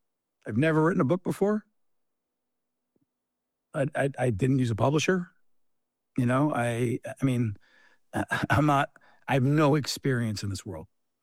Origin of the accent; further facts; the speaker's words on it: New Jersey, United States; I grew up in New Jersey. So I love